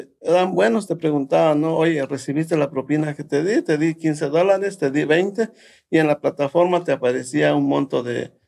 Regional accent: Guatemala; now in New York, United States; soy guatemalteco y vivo acá en la ciudad de Nueva York desde el 2004.

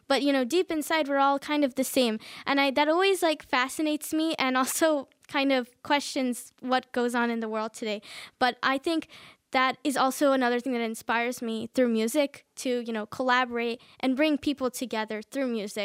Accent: India; first language Kannada; English is a second language; My mother tongue is actually Kannada, but I always loved watching Indian soap operas or serials with my grandma.

